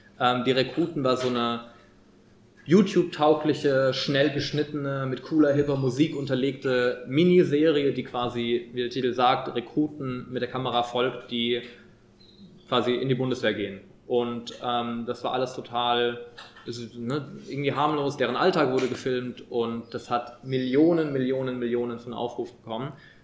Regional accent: Berlin, Germany; ich komme aus Berlin

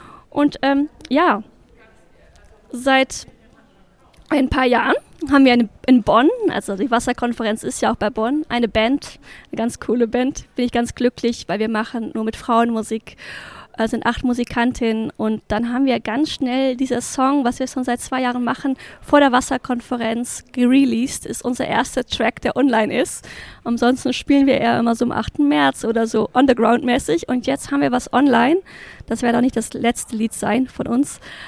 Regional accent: Netherlands; German is a second language; ich bin in den Niederlanden aufgewachsen und habe auch in meiner Kindheit irgendwie eher Überflutung mitgemacht

